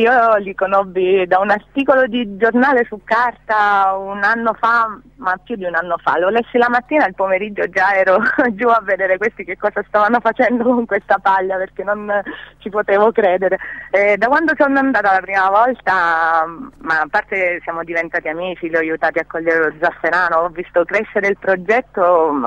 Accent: Teramo, Abruzzo, Italy; now in Bologna, Italy; Sì, io sono di Teramo, quindi vivo a Bologna

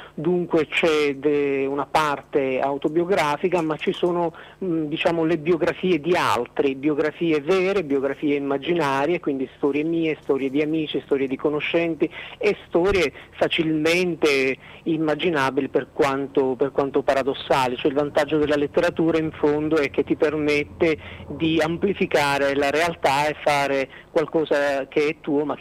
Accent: Sicily, Italy; io essendo siciliano lo conosco molto bene questo modo di reagire.

